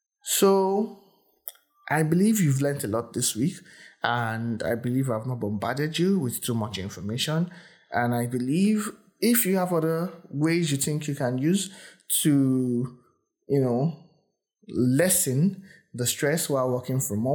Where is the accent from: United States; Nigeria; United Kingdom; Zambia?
Nigeria; accent: Nigerian; I know I'm Nigerian, and if you're listening from the US, Canada, Australia, I hope you understand my accent. I know I have an accent. Nigerian English is an English.